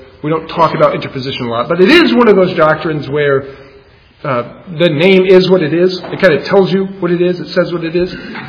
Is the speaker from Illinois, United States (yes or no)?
yes; Illinois, United States; I know my home state of Illinois is doing it.